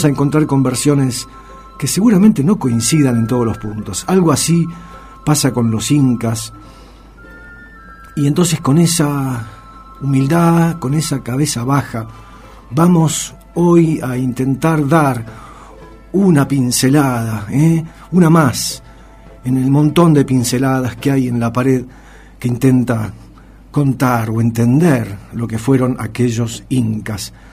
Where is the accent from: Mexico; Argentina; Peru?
Argentina